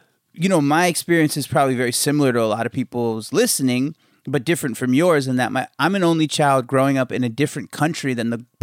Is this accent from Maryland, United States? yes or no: yes; Maryland, United States; I grew up in Maryland, the suburbs of Maryland.